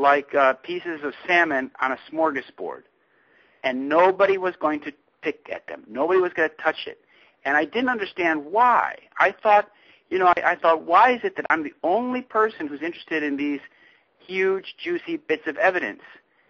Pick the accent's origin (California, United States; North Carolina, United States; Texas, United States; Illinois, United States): Illinois, United States; Chicago; also born or lived in Europe / Middle East; Yeah, I'm from the Chicago area. I traveled extensively before high school, before I finished high school, and after I finished high school. I lived in Europe and the Middle East